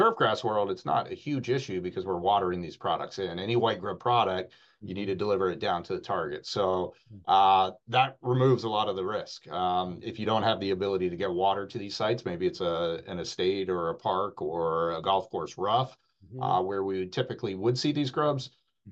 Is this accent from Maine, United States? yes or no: yes; Maine, United States; My home state of Maine has moved to a ban.